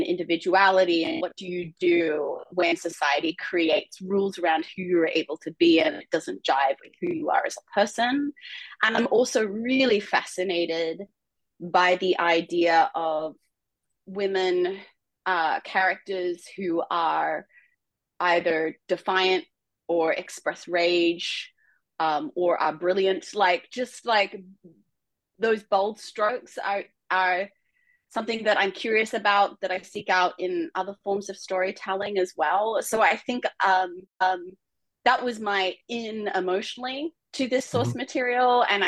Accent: Australia; Yeah, I mean, I'm Australian, in case you haven't noticed, and mm-hmm. I was raised in an environment that was confusing for me in many ways

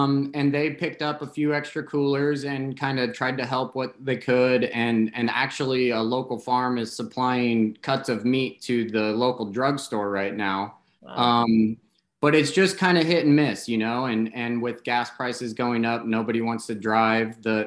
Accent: Fowler, Indiana, United States; The campaign is to raise funds for the grocery store in my hometown. I'm in Fowler, Indiana.

